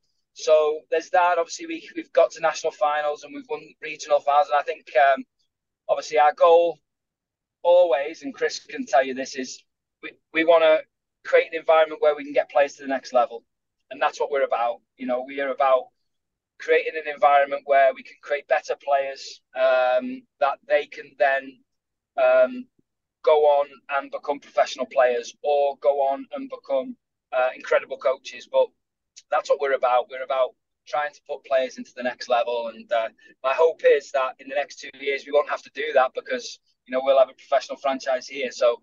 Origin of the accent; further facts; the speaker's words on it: Flint, Wales, United Kingdom; then I signed a club, my hometown club at Flint, when I was 16, playing men's soccer, which was in the second tier of the Welsh League